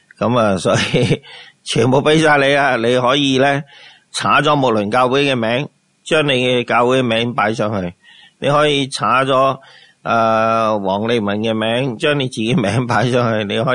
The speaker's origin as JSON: {"language": "Cantonese", "country": "China", "said": "特别我哋中国人要学嘅功课"}